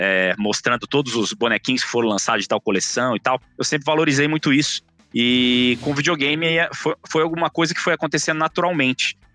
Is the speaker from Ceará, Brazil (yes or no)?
no; Campo Grande, Mato Grosso do Sul, Brazil; em 98 eu abri uma loja de videogame na minha cidade natal, em Campo Grande, Mato Grosso do Sul.